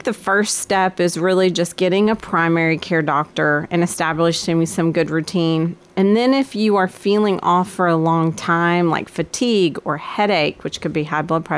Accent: Murfreesboro, Tennessee, United States; Yeah, so I was born in Murfreesboro, local Mitchell Nelson, then Riverdale, back in the day when there was one middle school. So we all kind of know each other from then.

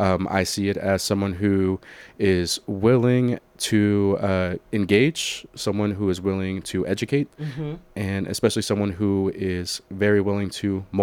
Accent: Tennessee, United States; also born or lived in Santa Ana, California; And I have grown up here in Tennessee since I was 6 months old, maybe a little before that. But I was born in California in Santa Ana. And I've just grown up here all in Middle Tennessee.

